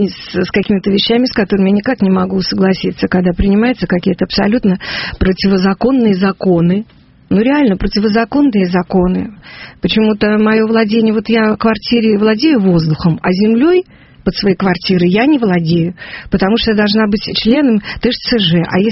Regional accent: Russia; born there; я родилась на Колыме. И меня на руках качали заключенные.

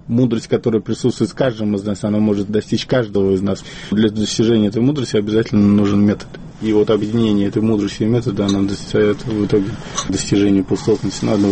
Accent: Saint Petersburg, Russia

